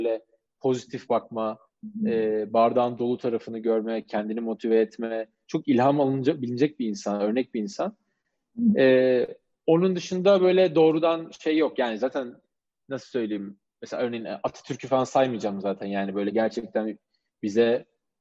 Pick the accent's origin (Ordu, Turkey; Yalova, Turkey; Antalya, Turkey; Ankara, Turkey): Ankara, Turkey; now in Istanbul, Turkey; beni İstanbul'daki arkadaşlarımın çoğu hep İstanbullu biliyor yani. Kimse Ankara'da büyüdüm, Ankaralı oldum bilmiyor aslında.